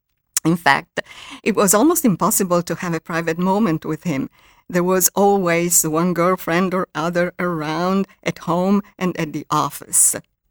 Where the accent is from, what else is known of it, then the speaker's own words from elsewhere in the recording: Italy; accent: Italian; English is a second language; I read with my Italian accent, of course, that never disappeared